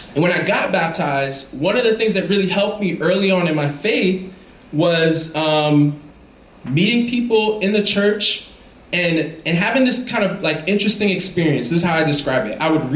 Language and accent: English; Brooklyn, New York, United States; But I'm from New York City, right? Actually, that even feels weird. I'm from Brooklyn, right? Like that's where I'm from. And you know, my family is from Guyana, and they raised me in faith and taught me about Jesus.